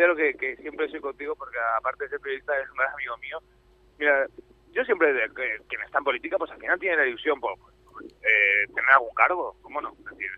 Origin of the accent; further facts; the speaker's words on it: Spain; como cualquier español, tengo que ganarme mi sueldo todos los meses.